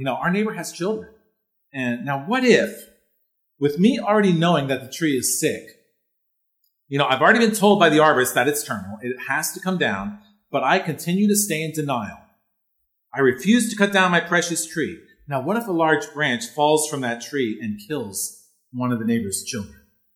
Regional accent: Pennsylvania, United States; now in North Texas, United States; You know, maples remind me so much of where I grew up in Pennsylvania. You don't see a whole lot of these types of maples in North Texas.

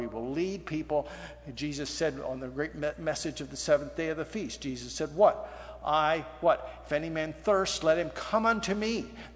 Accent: California, United States; I says, "It's liquid sunshine. We're from Southern California. Let it rain."

